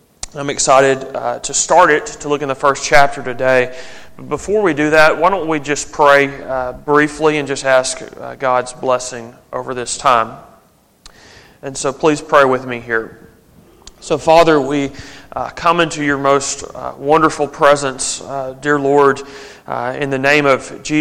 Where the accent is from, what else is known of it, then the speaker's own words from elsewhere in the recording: Memphis, Tennessee, United States; I was able to run over to Memphis, Tennessee, which is my hometown.